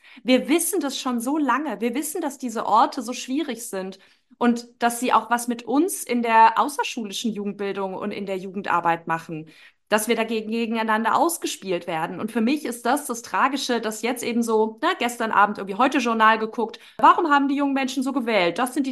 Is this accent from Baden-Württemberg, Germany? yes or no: yes; Baden-Württemberg, Germany; Ich komme aus dem Südwesten, wie einige wissen, die den Podcast hören, aus dem Schwarzwald, aus einer Region, ich glaube, mit 3% Arbeitslosenquote.